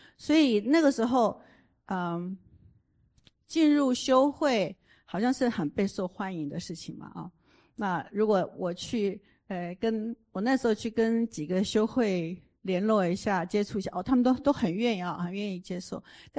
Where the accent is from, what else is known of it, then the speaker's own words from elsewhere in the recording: Chiayi, Taiwan; born there; also born or lived in Taichung; 我出生在嘉义，然后搬到了想想哦，搬到台中